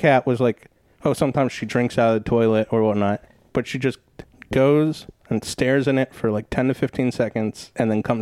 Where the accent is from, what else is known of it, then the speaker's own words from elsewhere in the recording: Massachusetts, United States; I used to think that all the time with a house that I grew up in Massachusetts, because it was like an old wood house